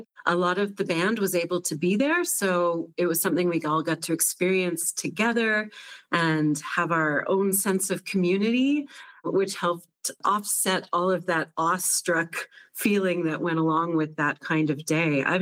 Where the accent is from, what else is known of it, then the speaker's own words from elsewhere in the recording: Nova Scotia, Canada; I grew up in Nova Scotia.